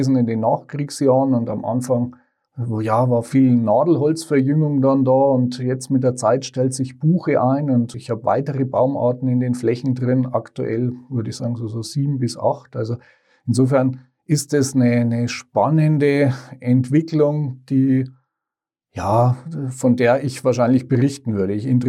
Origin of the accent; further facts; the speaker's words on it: Bavaria, Germany; Mit Blick auf die Wälder bei mir zu Hause, in meiner alten Heimat, also im Grenzgebiet Mittelfranken-Oberpfalz